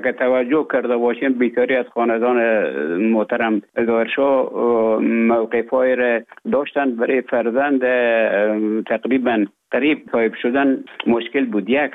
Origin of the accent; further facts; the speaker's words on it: Afghanistan; moved away as an adult; now in Finland; تا زمانی که ببخشن طالبو آمدن من در افغانستان بودم. بعد از ای که از افغانستان طالبو آمدن به اوج گذاره محکمه که مشکل بود و آمدم به طرف های روسیه و از روسیه آمدم به ایجه به فنلاند.